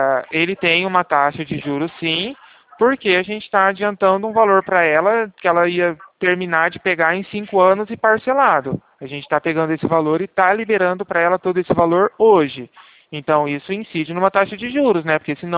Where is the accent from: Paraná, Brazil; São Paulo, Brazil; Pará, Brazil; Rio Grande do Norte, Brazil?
São Paulo, Brazil; eu sou do interior de São Paulo.